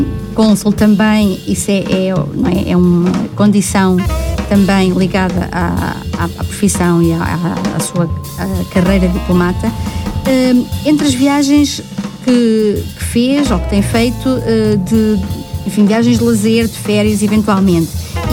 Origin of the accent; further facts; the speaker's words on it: Portugal; nós quando saímos do nosso país temos uma noção diferente da nossa identidade como portugueses